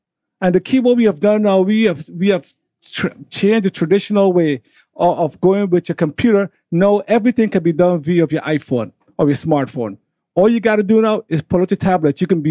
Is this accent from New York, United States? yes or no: yes; New York City, New York, United States; also born or lived in Suriname; I was raised in New York City.